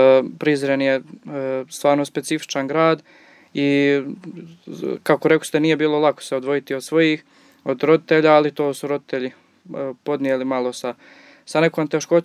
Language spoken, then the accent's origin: Serbian; Herzegovina, Bosnia & Herzegovina; ima jedan iz Crne Gore i ja sam jedini iz Hercegovine